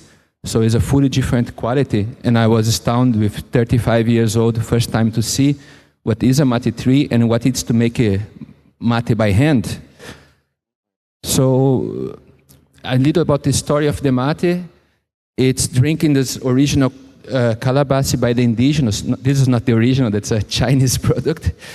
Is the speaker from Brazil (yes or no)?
yes; South Region, Brazil; English is a second language; moved away as an adult; now in Germany; So about myself, I grew up in South Brazil.